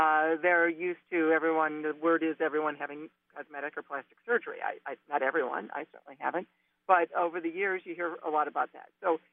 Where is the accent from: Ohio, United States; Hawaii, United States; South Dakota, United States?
Ohio, United States; Toledo; I grew up in Toledo, and we were Tigers fans as kids.